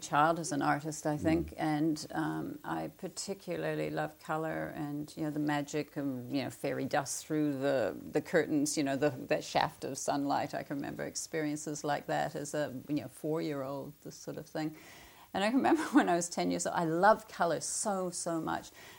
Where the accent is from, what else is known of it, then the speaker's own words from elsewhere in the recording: Hinuera Valley, Waikato, New Zealand; So I was brought up in the Waikato, born and brought up in the Waikato in the Hinuera Valley.